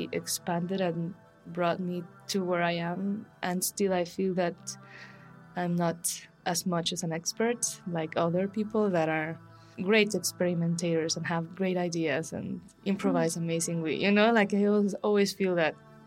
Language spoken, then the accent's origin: English; Guatemala City, Guatemala Department, Guatemala; I'm from Guatemala City as well.